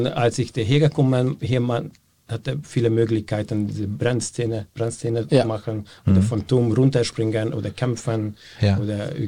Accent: Hungary; German is a second language; Ich komme aus Ungarn.

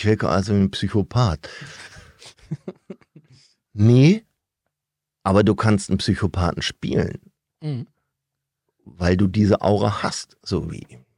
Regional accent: North Germany, Germany; ich komme aus dem Norden, da spricht man nicht so, also da, wo ich herkomme, spricht man nicht so, da spricht man platt. Das habe ich nie gelernt.

